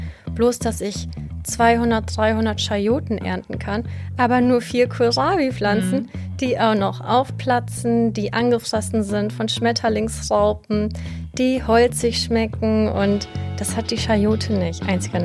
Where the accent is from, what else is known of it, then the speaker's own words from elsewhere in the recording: Lower Saxony, Germany; ich bin 35. Ich komme aus dem Emsland. Das ist meine Heimat. Und seit etwa 15 Jahren lebe ich in Ostfriesland.